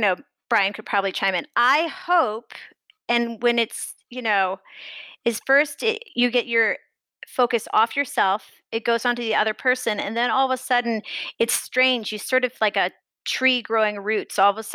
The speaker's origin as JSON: {"language": "English", "region": "Missouri", "country": "United States", "said": "Complete Midwestern naivete. To be completely honest, I'm from Missouri and I got into NYU"}